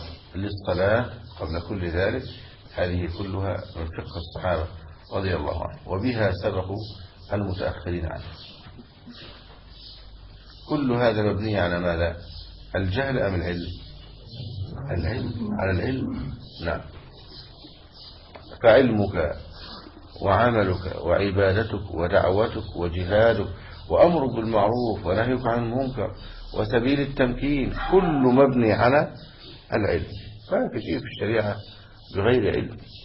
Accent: Egypt; في بلدنا مصر

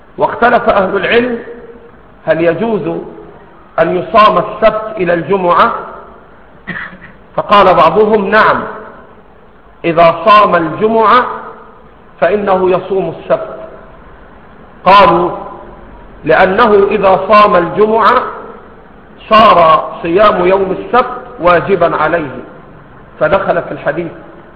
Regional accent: Egypt; إحنا عندنا في مصر

